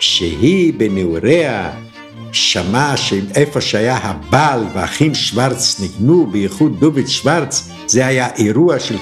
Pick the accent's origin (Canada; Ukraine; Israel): Ukraine; Vashkivtsi, Chernivtsi Oblast; אבא שלי ואחיו בנו בית בעיירה ושקאוץ על יד צ'רנוביץ. ולמעשה, אני גדלתי ואני רואה את עצמי כאיש ושקאוץ